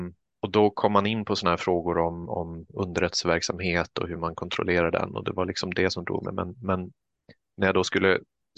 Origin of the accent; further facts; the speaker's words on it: Kiruna, Norrbotten County, Sweden; Jag är uppvuxen i Kiruna.